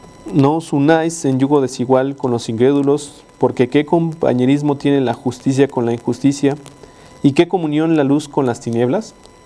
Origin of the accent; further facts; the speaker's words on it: Mexico; nosotros tenemos una nacionalidad como mexicanos